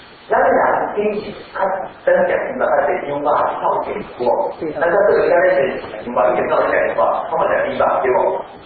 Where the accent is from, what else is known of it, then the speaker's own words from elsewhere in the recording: Taiwan; 我们台湾人来讲，我们跟羊的关系其实没有那么密切。